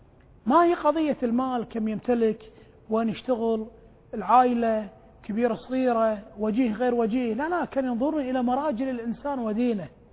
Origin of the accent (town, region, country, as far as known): Kuwait